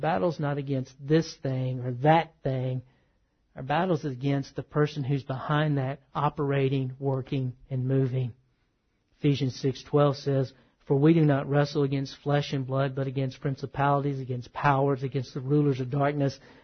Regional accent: Texas, United States; see, I grew up in Texas. No one ever had to tell me to watch out for snakes.

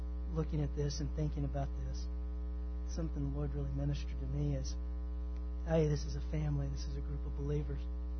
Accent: Texas, United States; accent: twang; You know, I've grew up in the South, and you can tell from my twang, man, I'm from East Texas, and man, I love Texas.

